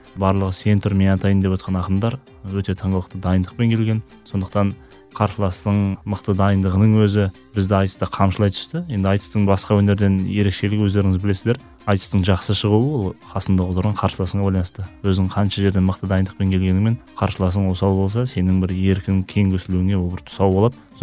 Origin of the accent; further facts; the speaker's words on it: Taldykorgan, Almaty Region, Kazakhstan; born there; Мен енді Алматы облысы Талдықорған қаласында 1991 жылы Алланың қалауымен шырет дүниеге келген екен.